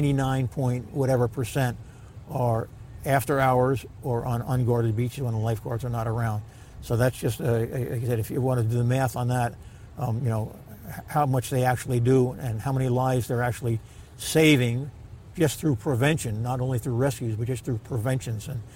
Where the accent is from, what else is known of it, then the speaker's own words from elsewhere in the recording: Avon, New Jersey, United States; Well, I grew up on the Jersey Shore. I grew up right across the street from Shark River down the road, and I grew up on the beaches in Avon further down.